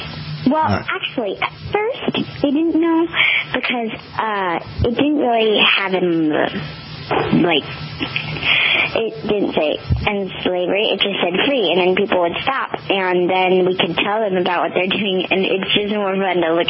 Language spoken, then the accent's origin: English; Fairfax, California, United States; So I just set up my lemonade stand at my hometown and my in Fairfax, California, and it's a little near San Francisco.